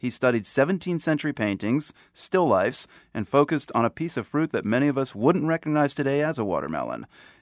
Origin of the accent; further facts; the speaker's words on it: the South, United States; You know, I grew up in the South, and spitting watermelon seeds was just one of those rites of passage of summer.